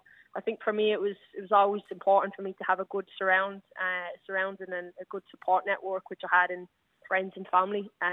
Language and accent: English; Tallaght, County Dublin, Ireland; it's my hometown, Tala.